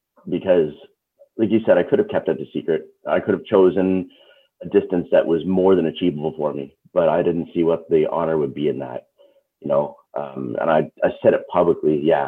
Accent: Canada; It's a worldwide thing, but I'm Canadian, so I was in the Canadian chapter of that.

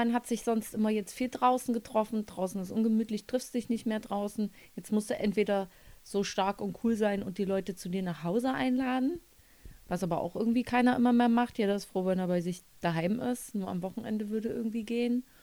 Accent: East Germany, Germany; Früher bei uns im Osten hatten wir das anstatt so eine Heizdecke, sondern wenn du den Rückenschmerzen hattest, hast du dich vor die Rotlichtlampe gesetzt

